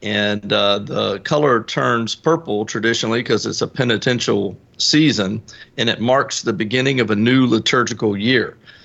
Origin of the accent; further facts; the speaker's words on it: South Carolina, United States; now in Virginia, United States; I'm from South Carolina, so I'm not used to this Northern Virginia weather.